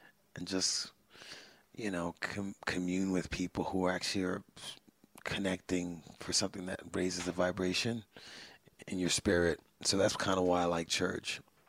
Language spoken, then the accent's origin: English; Brooklyn, New York, United States; I'm from Brooklyn. You know, mom's from Haiti, dad's from Puerto Rico. I grew up with hip hop.